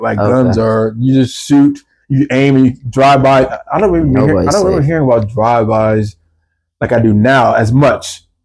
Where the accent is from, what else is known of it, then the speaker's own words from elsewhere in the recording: Chicago, Illinois, United States; I grew up on the west side of Chicago.